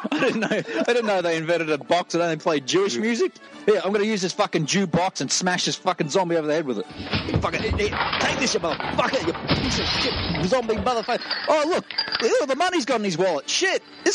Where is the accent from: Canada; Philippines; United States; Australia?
Australia; Because I'm Australian, you think I'm a fucking lazy bastard?